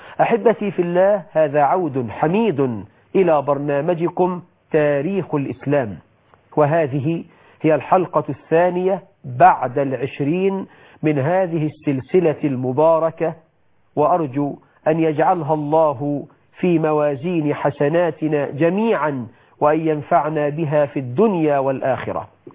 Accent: Egypt

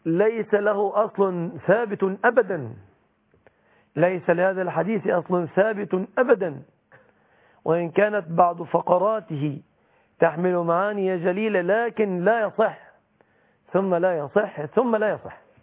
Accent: Egypt; الصداق عندنا في مصر هنا في الغالب يتمثل في اشياء ثلاثه.

